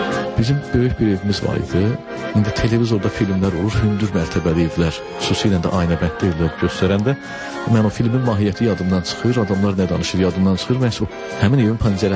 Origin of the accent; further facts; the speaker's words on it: Aghdam, Aghdam District, Azerbaijan; biz o Azərbaycanın o nəzarətində olmayan torpaqlardan olan adamlar, yəni mən Ağdamlıyam